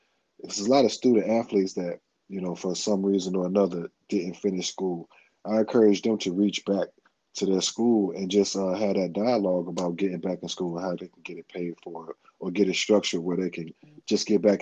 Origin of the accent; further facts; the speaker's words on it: Winston-Salem, North Carolina, United States; But I just was one of those kids, and I could speak for a lot of kids growing up in Winston-Salem.